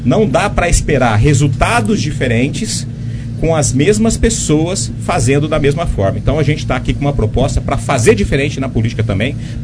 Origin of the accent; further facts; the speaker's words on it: Serrana, São Paulo, Brazil; born there; meu avô nasceu em Pontal, minha avó nasceu em Ipuã, minha mãe nasceu em Ribeirão Preto, eu nasci em Serrana